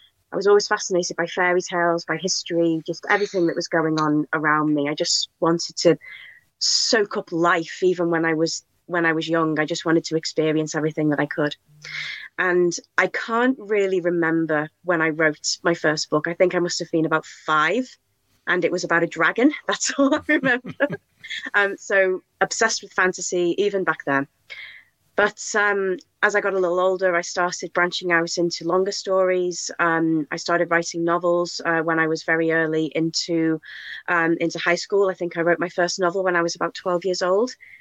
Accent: North West England, United Kingdom; Well, I'm from Cheshire in northwest England, which is probably most famous for a certain grinning cat.

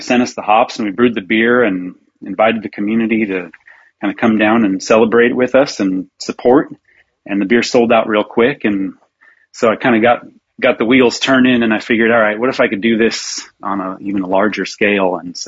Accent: Long Beach, California, United States; And then I bounced down to California for a little bit, cause I grew up down there in Long Beach.

